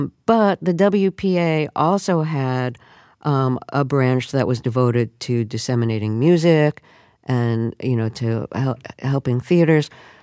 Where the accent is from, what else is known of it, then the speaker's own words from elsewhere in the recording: Brooklyn, New York, United States; But still, growing up in Brooklyn and having to sing